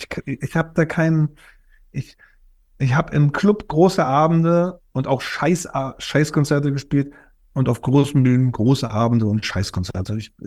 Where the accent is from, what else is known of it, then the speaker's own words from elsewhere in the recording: Berlin, Germany; ich bin ja in Berlin Mitte geboren. Also ich habe das alles erlebt da mit der Mauer und so.